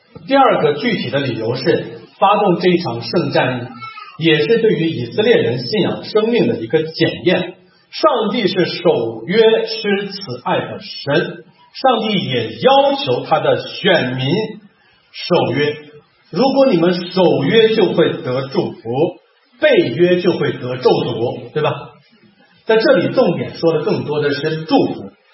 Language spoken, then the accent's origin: Chinese; Shanxi, China; 我看一张照片非常感动，就在山西我老家